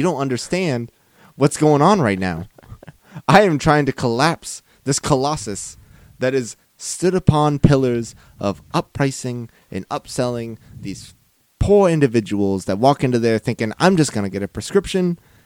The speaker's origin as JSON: {"language": "English", "region": "Maine", "country": "United States", "said": "because we live in Maine, or I just want to see how long I can hold my breath, because I'm from Maine."}